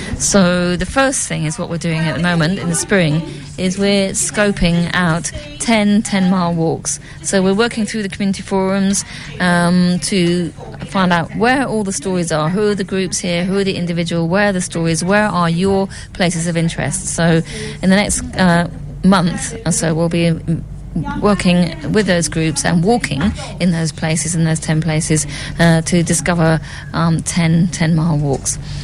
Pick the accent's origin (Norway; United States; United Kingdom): United Kingdom; London; I'm a Londoner. I have never really been to Thurrock before